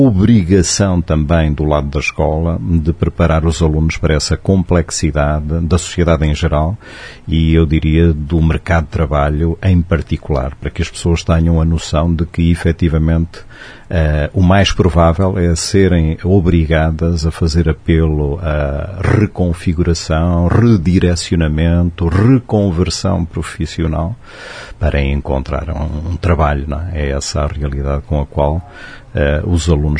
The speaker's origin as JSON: {"language": "Portuguese", "country": "Portugal", "also_born_or_lived": "Brasília", "said": "Portugal, não é? O meu país de origem. Estive também no Brasil, morei aqui no Brasil, em Brasília, durante 2 anos, de 2015 a 2017"}